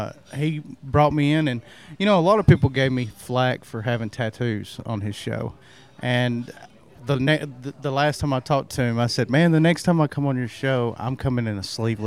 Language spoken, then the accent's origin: English; South Pittsburgh, Tennessee, United States; now in Nashville, United States; I'm from a little town called South Pittsburgh, Tennessee. I live there growing up most of my life, you know, and then I had to make a change, ended up moving to Nashville